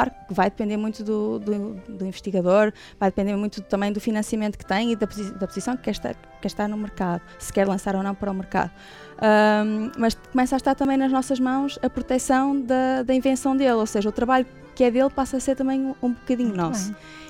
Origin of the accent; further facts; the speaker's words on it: Arentim, Braga, Portugal; Nasci e fui criada em Arentim, não é? Portanto, apesar de já ter andado por meio mundo, voltei sempre a Arentim, voltei sempre às minhas raízes.